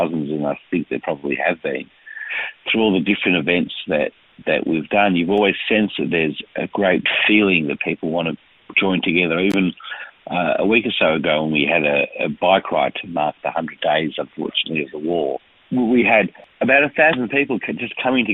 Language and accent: English; Melbourne, Victoria, Australia; also born or lived in Israel; Well, I am from this community. I was born here in Melbourne. I have an Israeli father and a mother who came here after the war. I went to school here.